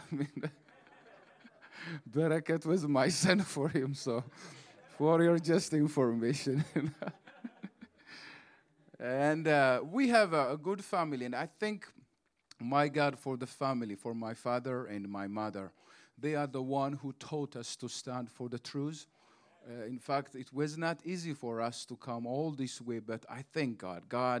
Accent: Ethiopia; English is a second language; We came from Ethiopia, and it's different.

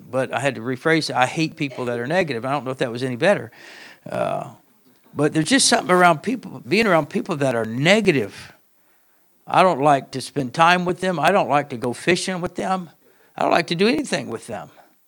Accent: Southern United States, United States; I told you I'm from the South, and I don't eat greens, but my family loves collard greens, mustard greens.

